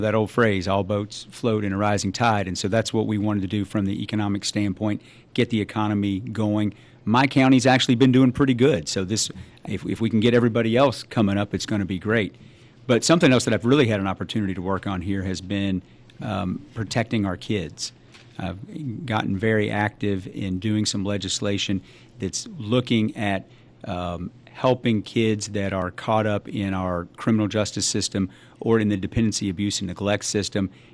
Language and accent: English; Bardstown, Kentucky, United States; And I'm in Bardstown is my hometown. I'm an attorney there.